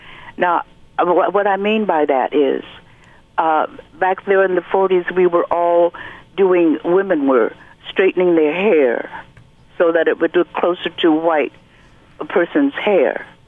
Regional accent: Los Angeles, California, United States; My sister and I grew up in Los Angeles, and they didn't have any signs, but we knew where we shouldn't go.

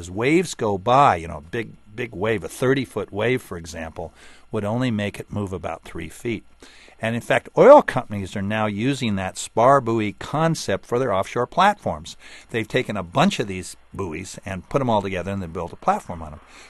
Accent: California, United States; And I've always thought, since I grew up in California, it would be wonderful to have one of these off of Catalina

